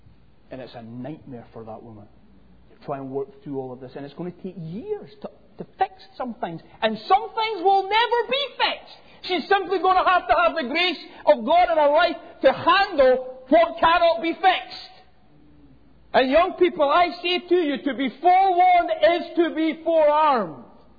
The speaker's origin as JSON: {"language": "English", "region": "Scotland", "country": "United Kingdom", "tie": "born or raised there", "said": "Growing up in Scotland, Eric Liddell was one of my great heroes."}